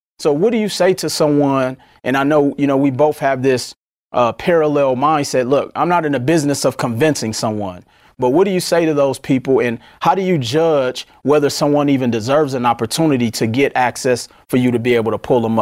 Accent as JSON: {"language": "English", "town": "Milwaukee", "region": "Wisconsin", "country": "United States", "tie": "born or raised there", "said": "growing up in Milwaukee, you know how it is."}